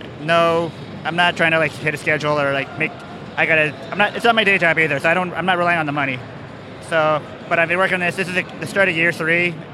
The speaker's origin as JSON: {"language": "English", "region": "New York", "country": "United States", "said": "I'm from New York, so I know the other devs in the New York area."}